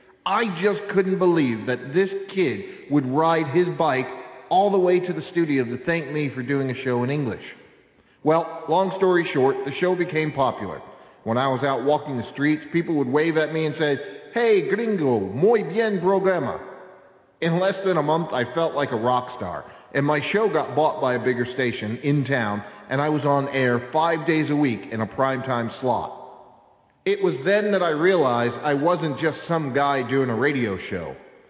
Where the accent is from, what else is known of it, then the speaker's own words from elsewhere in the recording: United States; As an American and as a father, it is my duty to help Chile become a more competitive country.